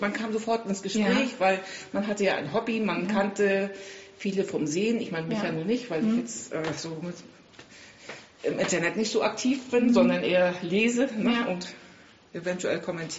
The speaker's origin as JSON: {"language": "German", "region": "Mecklenburg-Vorpommern", "country": "Germany", "said": "Ja, ich komme aus Mecklenburg."}